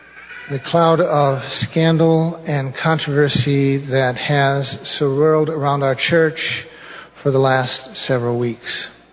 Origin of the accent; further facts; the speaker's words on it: Gary, Indiana, United States; I was born in Gary, Indiana, of second-generation immigrant grandparents, parents, and I went to school in Gary. I went to St. Mark's Grade School.